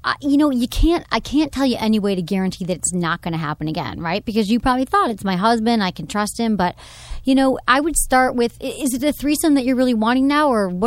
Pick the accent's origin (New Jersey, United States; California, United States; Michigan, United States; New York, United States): Michigan, United States; I'm from Michigan, so I got the little Midwestern thing going.